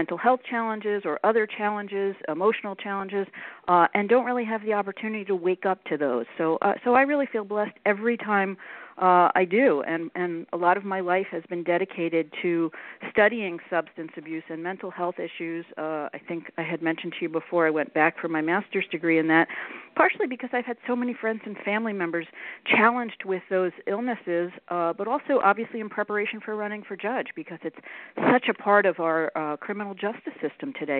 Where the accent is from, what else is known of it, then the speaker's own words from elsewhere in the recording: New York, United States; now in Broward County, United States; I'm from New York originally, but I've been here in Broward County for about 50 years.